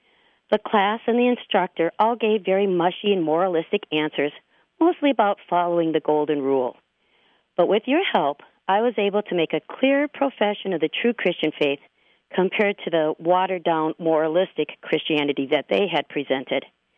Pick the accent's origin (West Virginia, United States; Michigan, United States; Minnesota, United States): Minnesota, United States; Maple Grove; from Maple Grove, Minnesota.